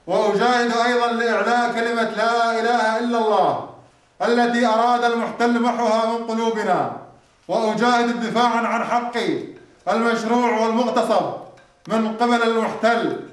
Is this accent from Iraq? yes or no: yes; Iraq; علينا كعراقيين